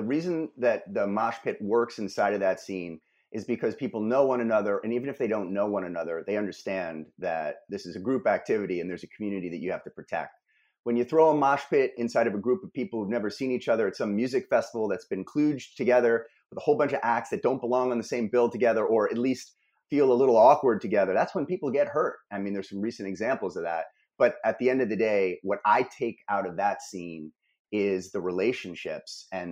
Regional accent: New York City, New York, United States; So I'm an East Coast guy. I grew up in and around New York City, went to high school in Montclair, New Jersey, went to college in Manhattan, lived in Brooklyn since the mid-90s

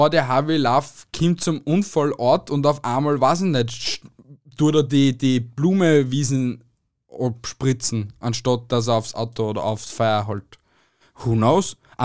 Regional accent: Austria; Weil da in der Heimatstadt, wo ich herkomme, hat es einen Puff gegeben. Und das Puff war gleich neben der Volksschule. Das hat schließen müssen, weil ich glaube, in Österreich darf es nicht unter 800 Meter

